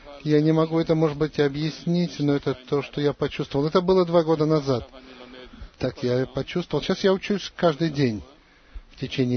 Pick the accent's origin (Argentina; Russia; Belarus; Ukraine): Argentina; now in Israel; я из Аргентины. Сейчас я живу в Израиле. Я пришел в Каббалу именно потому, что я поехал из Аргентины в Израиль.